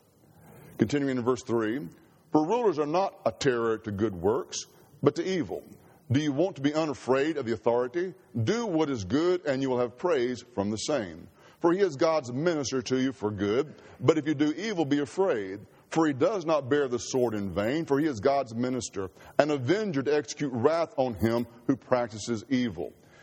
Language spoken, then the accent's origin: English; Mississippi, United States; One, I'm from Mississippi. Two, I'm an Ole Miss fan.